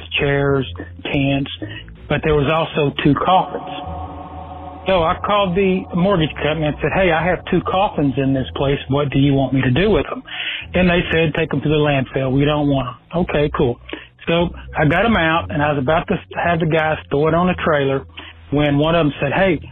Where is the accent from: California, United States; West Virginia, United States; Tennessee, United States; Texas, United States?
Tennessee, United States; Chattanooga; I'm from Chattanooga, Tennessee.